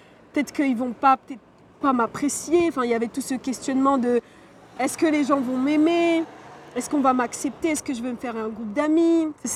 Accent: Mayotte; also born or lived in La Réunion; On venait d'arriver à La Réunion avec mes parents, parce que du coup, j'ai grandi à Mayotte. Et donc, on est parti à La Réunion

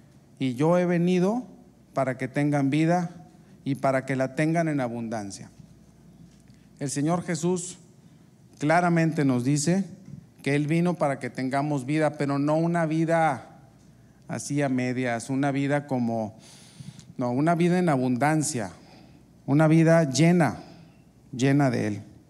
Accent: Victoria, Tamaulipas, Mexico; also born or lived in Pachuca; nací en Pachuca, Hidalgo, pero tengo aquí pues prácticamente toda mi vida, ¿no? Soy prácticamente, me considero de Victoria. Aquí crecí, aquí me desarrollé, aquí he trabajado todo, aunque estudié en Monterrey

